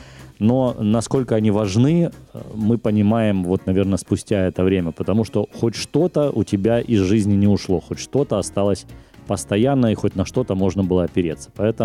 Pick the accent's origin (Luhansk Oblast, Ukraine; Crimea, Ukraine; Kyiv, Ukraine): Luhansk Oblast, Ukraine; Luhansk; moved away as an adult; also born or lived in Dnipro; именно в Днепр мы поехали сразу из Луганска, когда в 2014 году начались события.